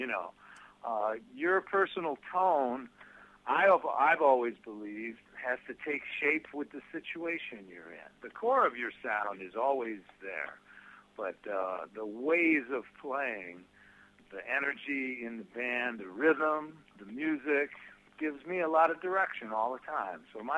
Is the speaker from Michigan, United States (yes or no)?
no; Cleveland, Ohio, United States; growing up around Cleveland and around all the players that my dad was playing with, I became very comfortable playing within that world